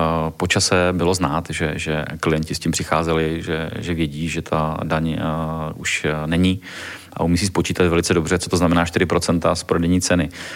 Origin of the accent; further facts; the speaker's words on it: Moravia, Czechia; vzhledem tomu, že jsem původem z Moravy a mám tam spoustu i známých